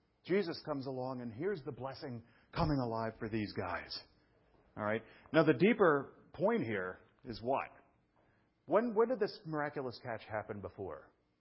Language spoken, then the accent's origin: English; New York, United States; I'm a guy, I was raised in New York, and I go back home sometimes, and it's weird.